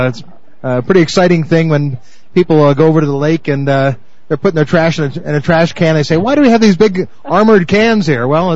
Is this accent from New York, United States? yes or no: yes; New York, United States; now in Reno, United States; I grew up in New York. So really, I'm in a situation where I know this country.